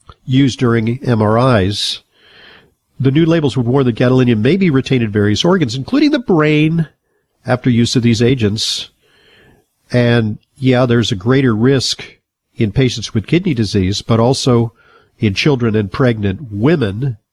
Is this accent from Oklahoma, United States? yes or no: no; Manhattan, New York, United States; We got Marilyn from Manhattan, New York, my hometown.